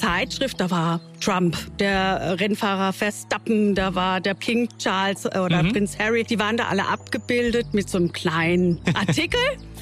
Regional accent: Stadtprozelten, Bavaria, Germany; bei uns in Stadtprozelten, wir haben einen Kosenamen, Necknamen, und zwar sind wir die Gashöckler.

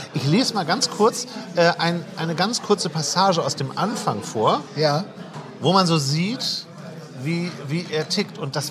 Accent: Hamburg, Germany; natürlich ist es als Hamburger natürlich hart

